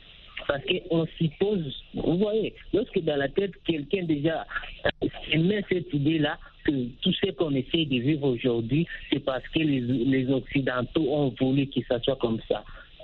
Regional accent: DR Congo; nous sommes Congolais, nous sommes de la RDC

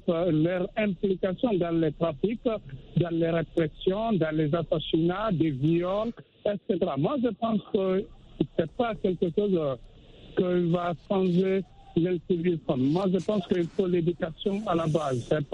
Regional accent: Guinea; moi, en tant que Guinéen

